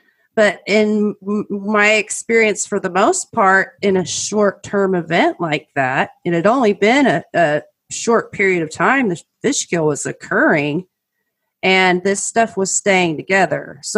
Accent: Oklahoma, United States; To all of my years growing up in Oklahoma

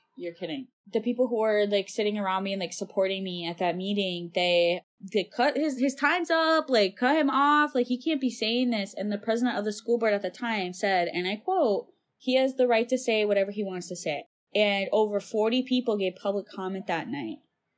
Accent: Michigan, United States; And like I said, I'm from the Upper Peninsula, which is pretty conservative.

